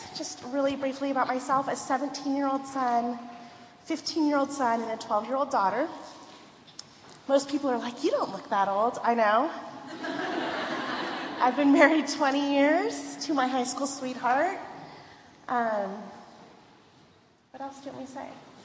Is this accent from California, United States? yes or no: yes; San Diego, California, United States; Like where we're from, which is why we're from San Diego.